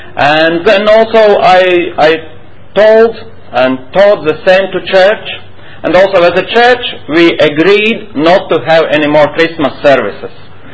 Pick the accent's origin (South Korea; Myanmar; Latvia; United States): Latvia; English is a second language; For me, as Latvian, it's not easy. You must understand that, as English language is not my mother tongue, and it's exciting, of course.